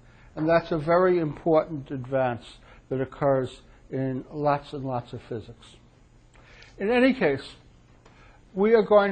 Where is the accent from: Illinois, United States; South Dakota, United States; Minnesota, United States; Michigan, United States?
Illinois, United States; Mr. Ising moved from Germany to my home state of Illinois